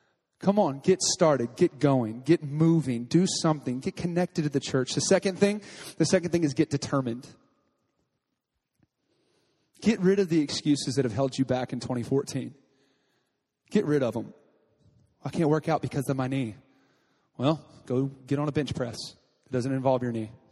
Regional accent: Texas, United States; I'm from Texas, so we have things called Southern Living.

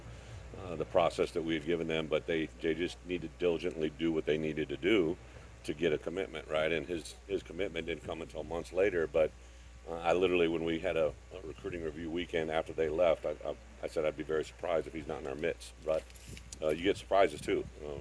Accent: Illinois, United States; also born or lived in Iowa / Wisconsin; I was from Illinois, but I went to Iowa and coached at Wisconsin.

